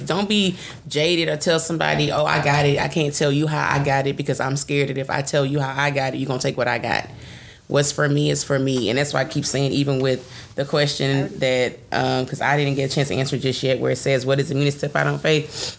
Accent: Beaumont, Texas, United States; where I'm from Beaumont, but it's like Beaumont, they always say it's like a hybrid of like Texas and Beaumont. I mean, Texas and Louisiana.

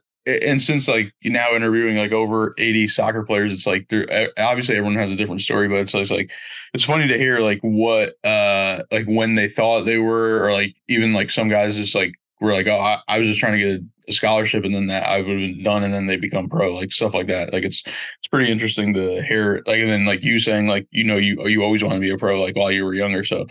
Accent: United States; Coming from Canada, because like I'm from America.

